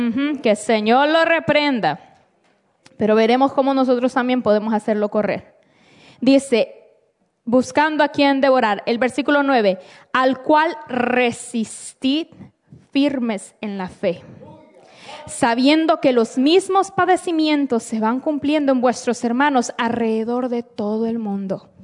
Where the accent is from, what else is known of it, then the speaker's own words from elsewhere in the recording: Honduras; yo soy de Honduras, somos catrachos. Soy catracha, de la cabeza a los pies, y pentecostal, de la cabeza a los pies.